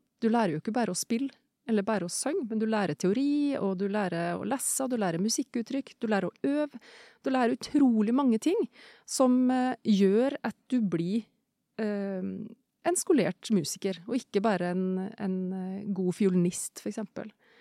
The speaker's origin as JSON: {"language": "Norwegian", "town": "Bøgda", "region": "Møre og Romsdal", "country": "Norway", "said": "Altså, jeg er fra Bøgda på Nordmøre."}